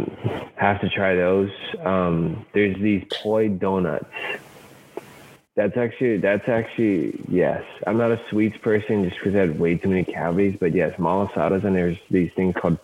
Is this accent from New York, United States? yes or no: no; Hawaii, United States; And I'm from Hawaii, so I don't know if that's saying much or anything.